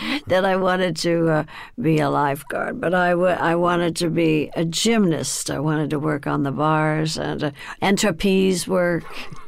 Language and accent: English; Burbank, California, United States; also born or lived in Texas; In Burbank, California, where I was raised. So we came from Texas because we were really poor, and my dad wanted us to have a better life, so he moved us to California.